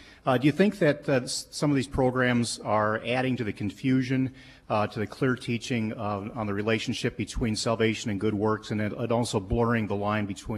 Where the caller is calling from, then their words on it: Maple Grove, Minnesota, United States; from Maple Grove.